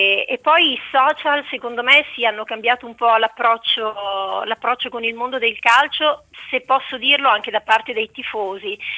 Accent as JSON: {"language": "Italian", "town": "Bergamo", "region": "Lombardy", "country": "Italy", "said": "sono bergamasca"}